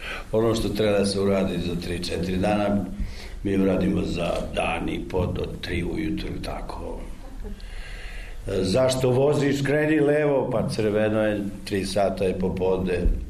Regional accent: Kolašin, Montenegro; Nema ćoška u kraju odakle sam ja iz Kolašina.

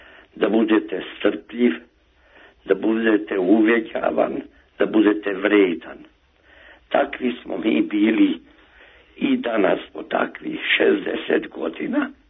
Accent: Subotica, Vojvodina, Serbia; A ja sam Subotičanin Mađar.

